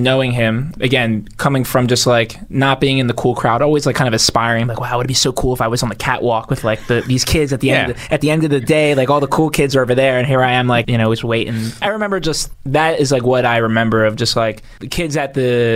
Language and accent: English; Pennsylvania, United States; Yeah, it's they're both in Bucks County, so born and raised in Bucks County.